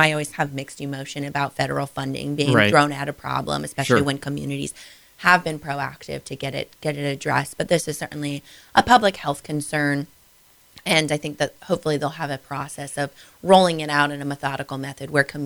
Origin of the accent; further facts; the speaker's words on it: Findlay, Ohio, United States; growing up in Findlay, I just thought all communities did that.